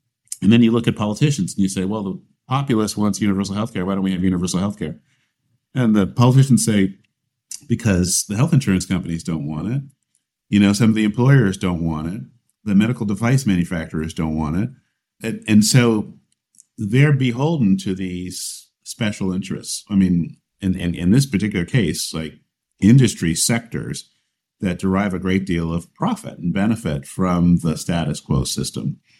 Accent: California, United States; I'm from California. That means I'm from the future.

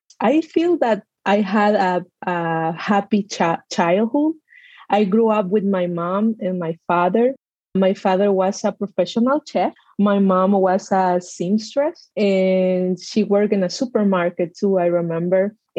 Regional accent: El Salvador; English is a second language; now in United States; Yes, I came to the country in 2007. I am from El Salvador. It's one of the smallest countries in Central America. I'm very proud where I am from.

